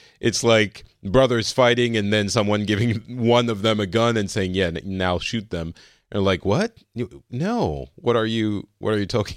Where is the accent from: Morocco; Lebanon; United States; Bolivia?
Lebanon; well, maybe not mine because I come from Lebanon